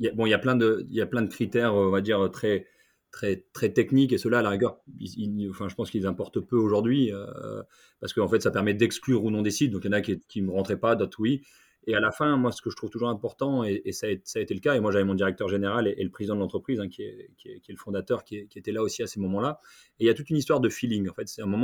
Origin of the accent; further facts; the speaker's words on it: Lille, Hauts-de-France, France; je viens de Lille, donc à Lille, on est quand même assez connu et réputé, les ch'tis, pour être accueillant